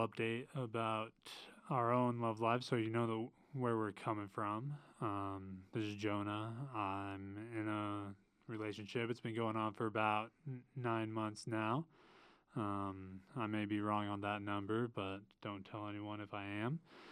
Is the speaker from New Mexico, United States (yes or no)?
no; Utah, United States; also born or lived in Nashville, United States / Toronto, Canada; But I'm from Utah. I've lived in Utah for most of my life. I lived 2 years in Tennessee, Nashville, and then also 2 years in Toronto, Canada.